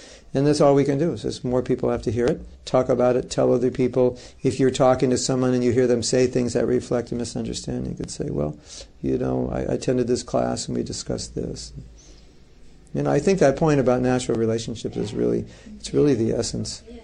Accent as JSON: {"language": "English", "region": "California", "country": "United States", "said": "I'm from California, so. You know, we're pretty laid back in California."}